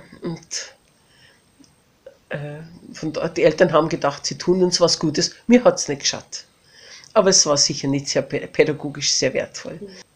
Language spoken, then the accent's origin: German; Regensburg, Bavaria, Germany; born there; Nein, ich bin ja in Regensburg getauft, ich bin in Regensburg geboren.